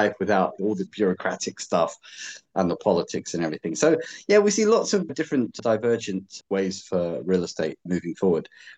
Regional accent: London, United Kingdom; actually, London, UK.

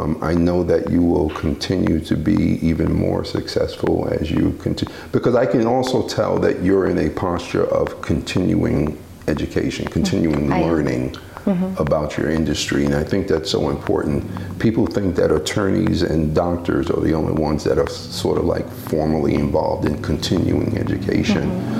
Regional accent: Bronx, New York, United States; I'm from the Bronx. We didn't have much woods.

